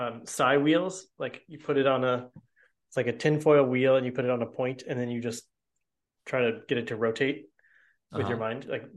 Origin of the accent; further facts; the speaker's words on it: Missouri, United States; Like, I'm from Missouri, we call it the show me state